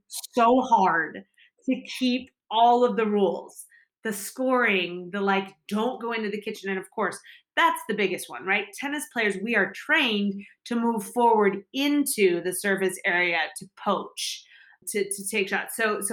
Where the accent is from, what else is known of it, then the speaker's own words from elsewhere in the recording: Kansas City, Missouri, United States; I'm from Kansas City originally, and I know that the club my parents belong to, they've put in courts.